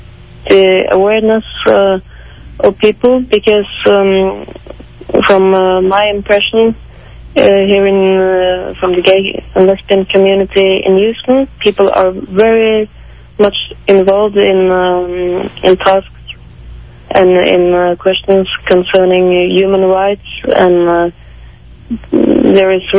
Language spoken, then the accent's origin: English; Norway; in my home country, in Norway.